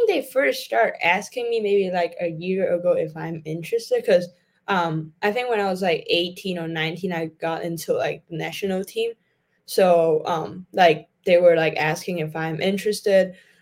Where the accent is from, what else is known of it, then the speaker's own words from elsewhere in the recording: Hong Kong; the announcer at that time was like, knowing that I was from Hong Kong. So there was like a video, she flew all the way from Hong Kong